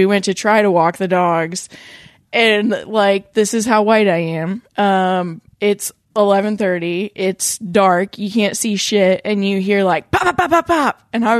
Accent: Pittsboro, Indiana, United States; I grew up in Pittsboro, Indiana, very teeny tiny farm town.

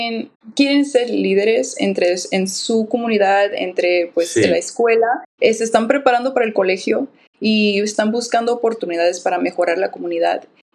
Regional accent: Indio, California, United States; also born or lived in Mexicali, Mexico; Nosotros dos somos hispanos. Yo nací en Mexicali. Aquí crecí en Indio, en el Valle de Coachella.

